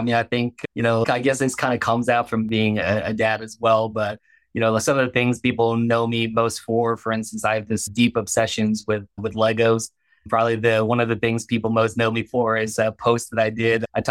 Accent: Morristown, New Jersey, United States; also born or lived in Marlton; I'll go with my hometown. There's a good, it's called Moore's Bagel in Morristown. They have another, it started off in Marlton, which is another town that I grew up in.

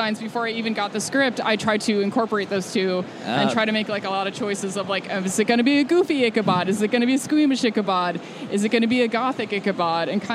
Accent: New York, United States; I grew up on Long Island. This is my first convention I ever went to when I was 12 years old.

